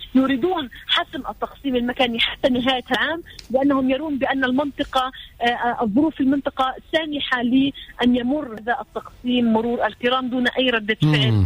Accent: Palestine; هم يستبيحون دمنا كفلسطينيين في هذه الأرض

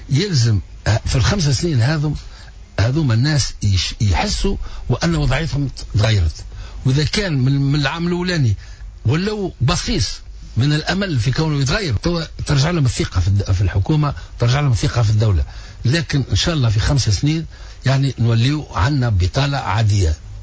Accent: Tunis, Tunis Governorate, Tunisia; أنا مشيت الحلفاوين اللي نعرفها خاطر هذيك حومتي كنت فيها صغير كنا نمشيو للدراجح في الحلفاوين

